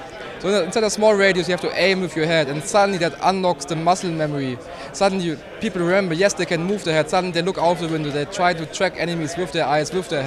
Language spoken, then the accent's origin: English; Germany; English is a second language; now in Australia; I'm from Germany and I live in Australia right now, and what I miss most are my friends back in Germany.